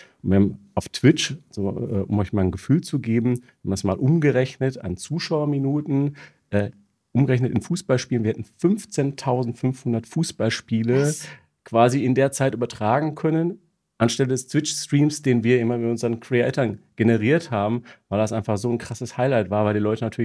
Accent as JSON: {"language": "German", "region": "North Rhine-Westphalia", "country": "Germany", "lives_now": "Berlin, Germany", "said": "Straight out of Ruhrpott."}